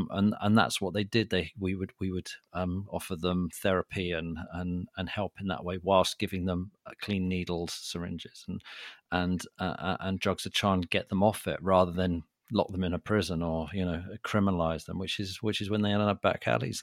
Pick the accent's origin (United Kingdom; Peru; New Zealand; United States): United Kingdom; I'm kind of proud of being British. I like being British.